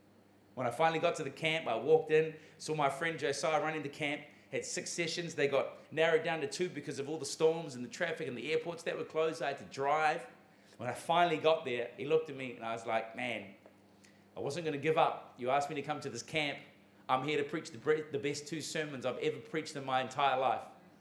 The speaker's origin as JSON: {"language": "English", "town": "Ottawa", "region": "Ontario", "country": "Canada", "also_born_or_lived": "Auckland, New Zealand", "said": "Back home in Ottawa, I'm from Canada. I was born in New Zealand, born in Auckland."}